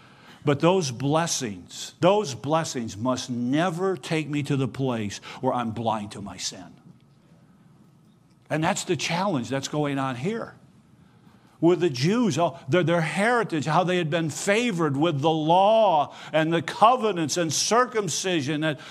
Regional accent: Holland, Michigan, United States; In fact, I grew up in Holland, Michigan. It's Dutch Central in North America.

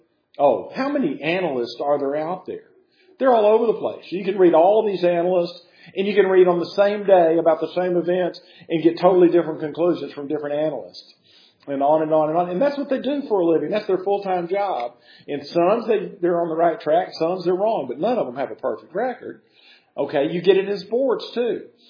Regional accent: Texas, United States; I grew up in West Texas, so I didn't know much about mountains.

